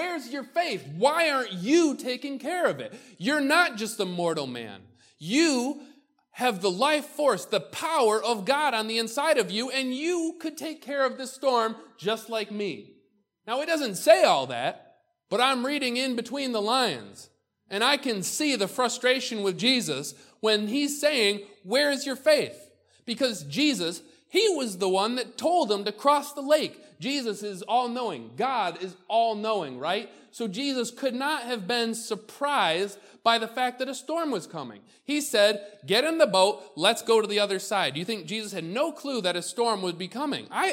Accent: Waterport, New York, United States; I'm just me from Waterport, New York. Nothing good ever came out of Western New York.

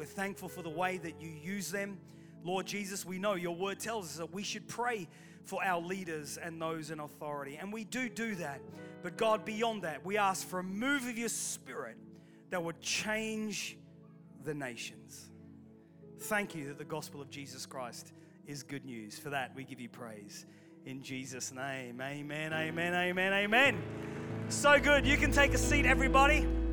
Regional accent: Australia; now in Manchester, United Kingdom; My parents are from Wales. I was born here in Manchester. I was raised in Australia. I'm married to a Latin American girl.

